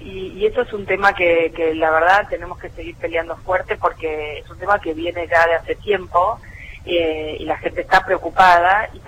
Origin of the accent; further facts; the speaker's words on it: Bolívar, Buenos Aires Province, Argentina; born there; Yo soy bonaerense, nací en Bolívar